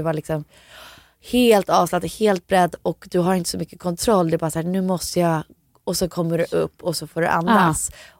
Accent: Florida, United States; jag växte upp i Florida

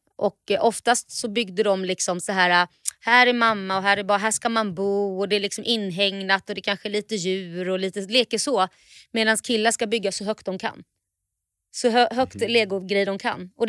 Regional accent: Sweden; jag tror att det är väl kanske lite också att vi är från Sverige kanske

